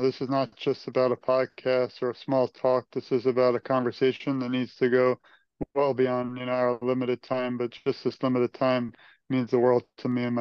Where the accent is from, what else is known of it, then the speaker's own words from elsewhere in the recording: Brooklyn, New York, United States; Just to rewind a little bit about me, I grew up in Brooklyn, New York, always had a passion for helping victims of crime. It's possibly because I lived in a high crime area